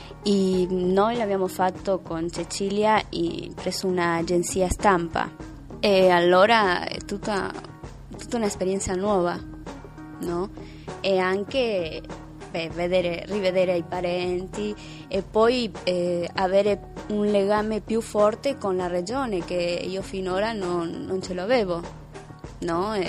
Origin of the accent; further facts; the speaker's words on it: Buenos Aires, Argentina; ho 27 anni, vengo da Buenos Aires, Argentina